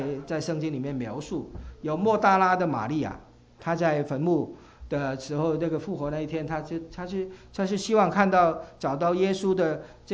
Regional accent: Hong Kong; 因为我来自香港所以当然就是留意

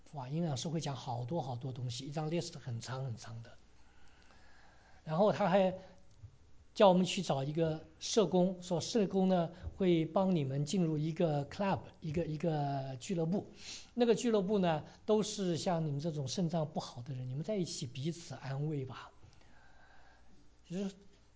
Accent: China; 因为我们中国人有句话说，江山易改，本性难移

